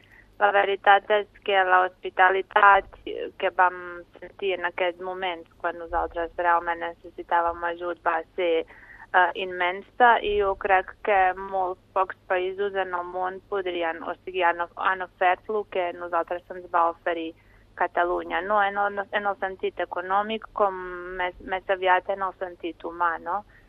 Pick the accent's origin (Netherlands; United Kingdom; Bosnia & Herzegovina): Bosnia & Herzegovina; Sarajevo, Federation of Bosnia and Herzegovina; moved away; nosaltres quan vam marxar de Sarajevo